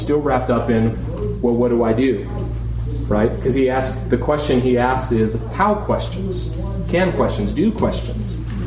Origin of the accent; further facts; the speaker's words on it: United States; We're American because we come from American parents